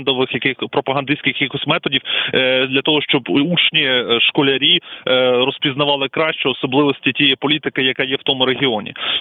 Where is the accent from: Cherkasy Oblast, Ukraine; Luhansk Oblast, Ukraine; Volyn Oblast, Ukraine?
Luhansk Oblast, Ukraine; Kadiivka; я сам народився і виріс у місті Стаханов, зараз це місто Кадівка на Луганщині, і зараз, на жаль, це тимчасово окупована територія.